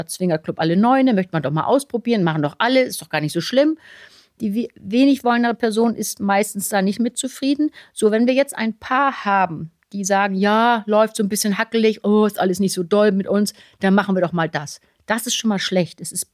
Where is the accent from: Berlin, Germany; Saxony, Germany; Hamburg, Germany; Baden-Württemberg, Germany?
Hamburg, Germany; ich komme hier aus Hamburg